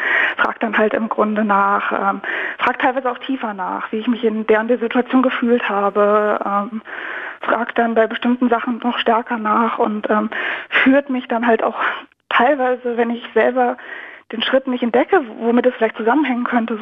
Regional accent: North Rhine-Westphalia, Germany; born there; now in Berlin, Germany; Ich komme aus Nordrhein-Westfalen gebürtig.

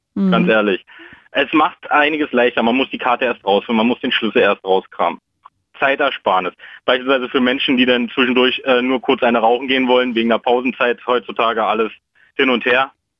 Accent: Hellersdorf, Berlin, Germany; Ich komme aus Hellersdorf.

